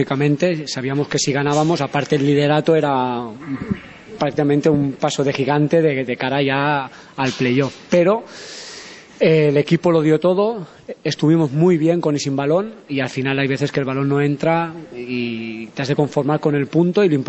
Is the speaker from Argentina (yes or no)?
no; Almacelles, Catalonia, Spain; yo soy de Lleida, de un pueblo al lado, de Almacellas